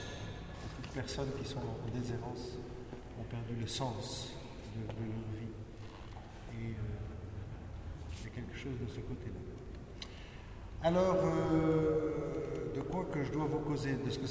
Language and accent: French; Paris, Île-de-France, France; je suis prêtre depuis 32 ans, en 88, je suis parisien. Né à Paris, ingénieur de formation initiale.